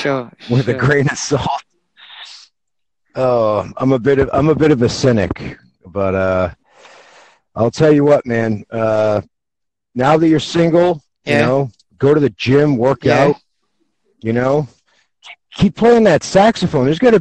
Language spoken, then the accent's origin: English; United States; I'm an American. I'm from the United States.